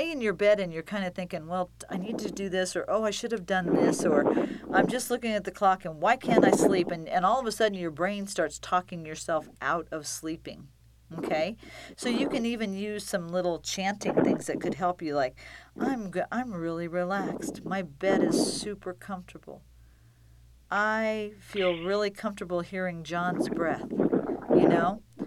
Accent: Decatur, Illinois, United States; I'm from Decatur, 3 hours south.

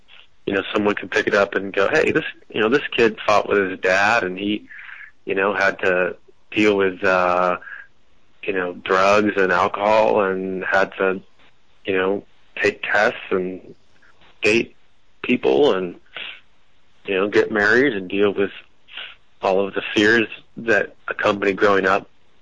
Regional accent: California, United States; And I was raised in the San Gorgonio Mountains. I guess they're just north of Palm Springs.

